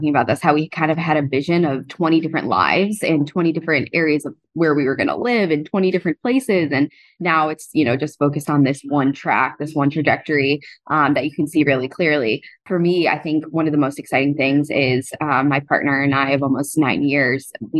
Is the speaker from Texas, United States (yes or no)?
no; New York, United States; also born or lived in Maine; So I'm from New York and went to medical school on the East Coast in Maine.